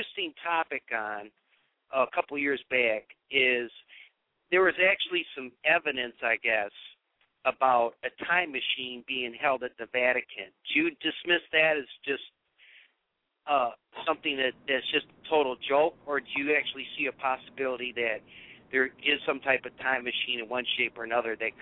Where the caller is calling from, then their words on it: Detroit, Michigan, United States; and I'm calling in from Detroit here